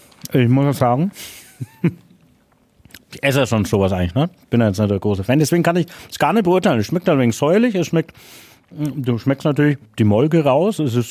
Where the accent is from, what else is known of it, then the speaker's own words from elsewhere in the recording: Küps, Bavaria, Germany; ich komme ja aus Küps, aus dem Landkreis, südlichen Landkreis Kronach